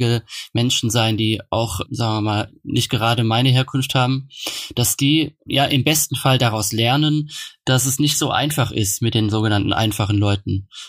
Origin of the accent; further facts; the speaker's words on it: Kaiserslautern, Rhineland-Palatinate, Germany; accent: Palatinate German; meinen pfälzischen Kaiserslauterer Dialekt abzulegen